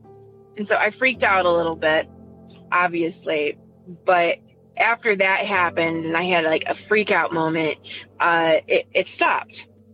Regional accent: Ohio, United States; Hi, everybody. … I'm from Northeast Ohio.

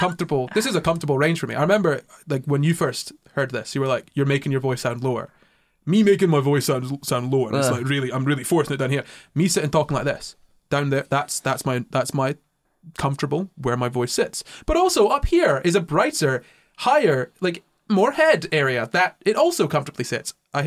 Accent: Scotland, United Kingdom; accent: Scottish; now in England; I can switch into my more Scottish accent when I want, but I kind of learned when I moved down that I need to talk more like this because English people don't understand me otherwise

